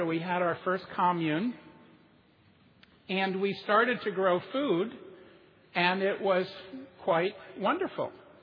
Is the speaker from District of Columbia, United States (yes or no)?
yes; Washington, District of Columbia, United States; I grew up in Washington, D.C., in the shadow of the White House, so I was on Kalorama Road and 16th Street in downtown D.C., and I grew up in a very multicultural neighborhood